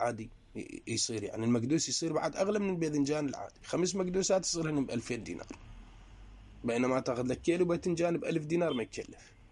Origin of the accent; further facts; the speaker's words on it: Iraq; احنا عندنا في العراق